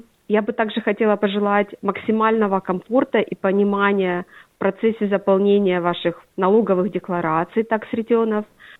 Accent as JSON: {"language": "Russian", "town": "Bakhmut", "region": "Donetsk Oblast", "country": "Ukraine", "tie": "born or raised there"}